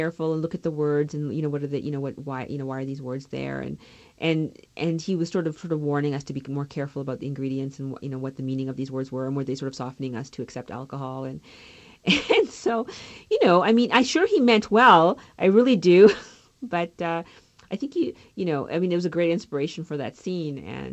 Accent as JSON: {"language": "English", "country": "Canada", "tie": "born or raised there", "said": "as a kid growing up in Canada, I wasn't allowed to drink root beer because my parents were genuinely confused by what it really was."}